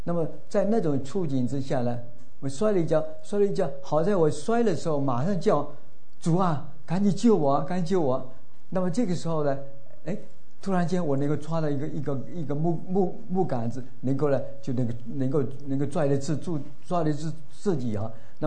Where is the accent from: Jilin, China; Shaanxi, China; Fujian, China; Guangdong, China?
Fujian, China; 那孤儿院出生呢，你如果在大陆来的这个弟兄姐妹都会知道，福建有个三原县是吧